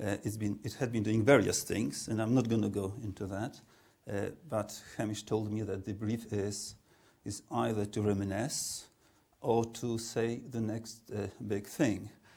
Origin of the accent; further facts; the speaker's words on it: Poland; English is a second language; moved away; I came from Poland, so I had loads of things to learn.